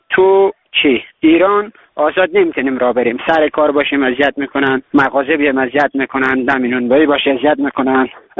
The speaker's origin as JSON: {"language": "Persian", "country": "Afghanistan", "lives_now": "Iran", "said": "برای افغانستان ما برسونید، چون که ما تو ایرانیم"}